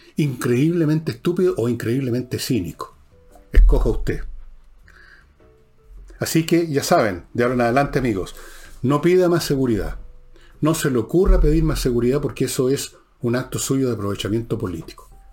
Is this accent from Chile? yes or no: yes; Chile; Aquí los cansados somos los chilenos